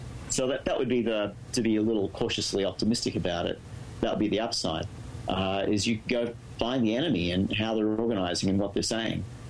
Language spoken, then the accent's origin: English; New South Wales, Australia; I'm from New South Wales. It's in Australia.